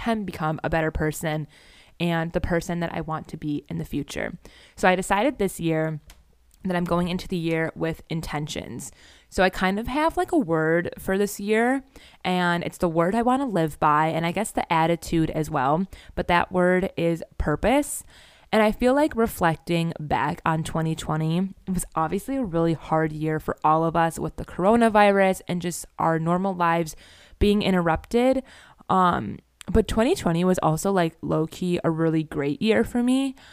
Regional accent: Buffalo, New York, United States; She lives where I live, Buffalo, and it's so cool to see someone in my hometown doing YouTube videos, because if you know Buffalo, it's not like the most exciting place.

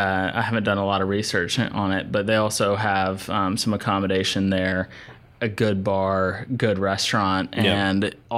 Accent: Asheville, North Carolina, United States; Bend as a town really clicked with me because I'm from Asheville, North Carolina.

